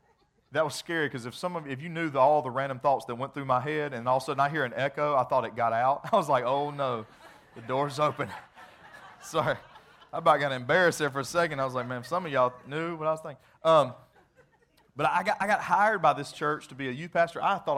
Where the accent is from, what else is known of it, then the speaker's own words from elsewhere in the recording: Greensboro, North Carolina, United States; also born or lived in Johnson City, Tennessee; I was born in Tennessee, in Johnson City, Tennessee, and we moved from there back to Greensboro. My parents had originally met in Greensboro and got married here.